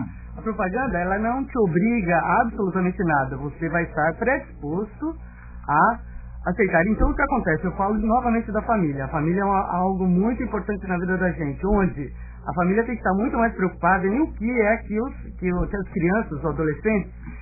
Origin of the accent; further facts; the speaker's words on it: São Paulo, Brazil; Eu sou de São Paulo, mas trabalho aqui em Santos.